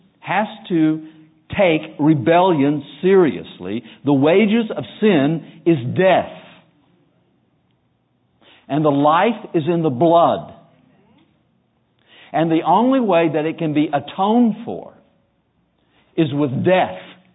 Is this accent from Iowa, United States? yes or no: no; North Carolina, United States; Now, I grew up in North Carolina, and I know where I'm at.